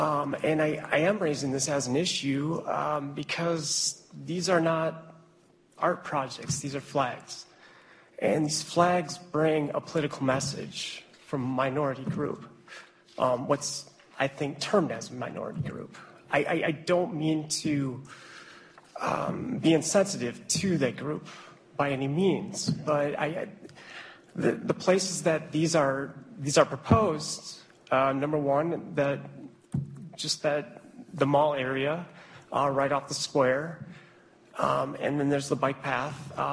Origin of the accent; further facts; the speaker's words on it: Madison, United States; I'm from Madison. I'm from this entire state. I got my degrees 20 years ago here, sociology, economics.